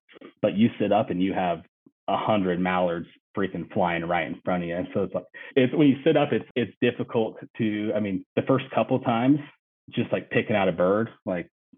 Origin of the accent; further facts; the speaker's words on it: Utah, United States; Yeah, I'm not, like I said, I'm from Utah, and I saw more birds in a 20-minute sit than I'd probably see all year in Utah.